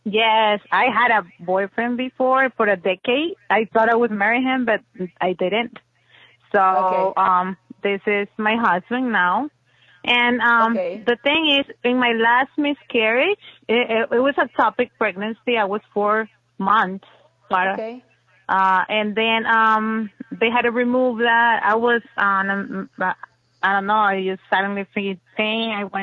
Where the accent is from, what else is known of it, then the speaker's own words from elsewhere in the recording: Ecuador; now in Florida, United States; I'm from Ecuador, actually.